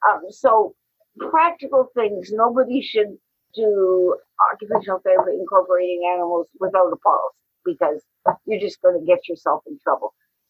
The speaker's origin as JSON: {"language": "English", "country": "Canada", "lives_now": "United States", "said": "And then I am a Canadian on a permanent resident in the U.S., and I went back home to Canada"}